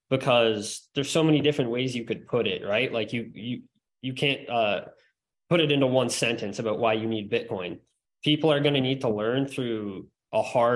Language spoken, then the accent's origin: English; Ontario, Canada; he's a friend of mine. Guys. So, we're both from Ontario.